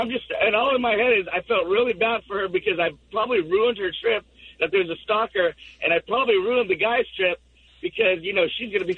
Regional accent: Sri Lanka; I'm from Sri Lanka, right? So I've got naturally brown skin.

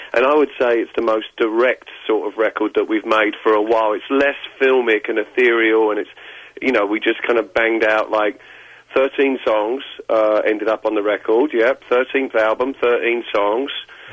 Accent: East of England, United Kingdom; See, I'm English, and I'm, like, from Essex in England

